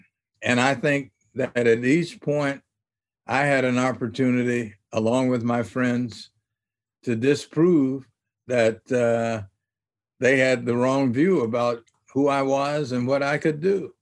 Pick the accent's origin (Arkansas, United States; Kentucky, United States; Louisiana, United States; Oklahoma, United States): Arkansas, United States; Little Rock; Well, you knew growing up in Little Rock that this was an attitude that a number of people had